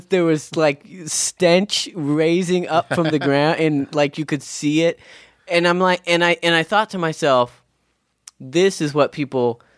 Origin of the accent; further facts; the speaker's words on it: California, United States; I'm from California.